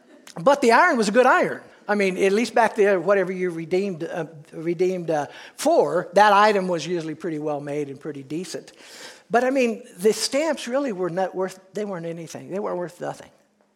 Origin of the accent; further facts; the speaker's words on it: Peoria, Illinois, United States; I don't know, maybe that's because I grew up in Peoria.